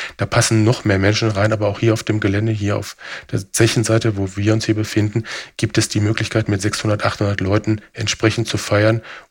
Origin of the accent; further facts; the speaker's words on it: Dortmund, North Rhine-Westphalia, Germany; now in Essen, Germany; hatte ich in Dortmund, ich komme aus Dortmund, in der Nähe von Dortmund-Hörde, wo das Höschwerk war